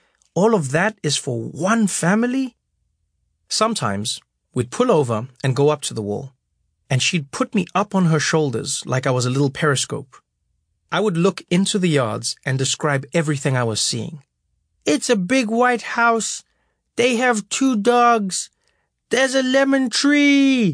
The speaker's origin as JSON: {"language": "English", "town": "Soweto", "region": "Gauteng", "country": "South Africa", "tie": "born or raised there", "said": "Growing up in Soweto, our dream was to put another room on our house."}